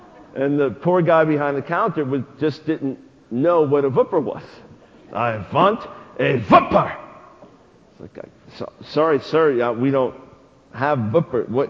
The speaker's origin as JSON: {"language": "English", "town": "New York City", "region": "New York", "country": "United States", "tie": "born there", "said": "I was born in New York City, and in the streets of the city, you could see the girls would play this jump rope game."}